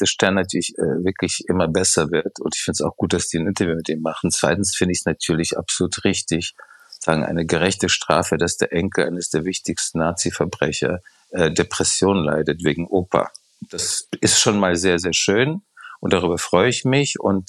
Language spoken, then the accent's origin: German; Prague, Czechia; Ich war gerade in Prag, was meine Heimatstadt ist, wo ich auch manchmal öfters bin.